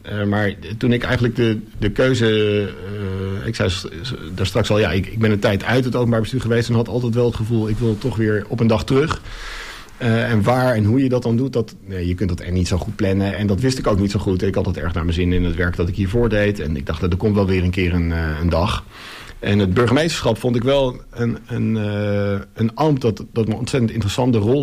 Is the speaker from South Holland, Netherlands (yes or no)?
no; Almere, Flevoland, Netherlands; moved away as an adult; also born or lived in Friesland; now in Texel, Netherlands; Ik ben geboren in Friesland, maar op 2-jarige leeftijd met mijn ouders naar Almere verhuisd.